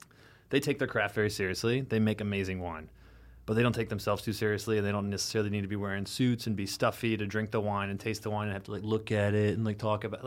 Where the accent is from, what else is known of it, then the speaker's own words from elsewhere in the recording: Illinois, United States; growing up in the Midwest in literally rural Illinois, you know, like corn and soybean fields all around me.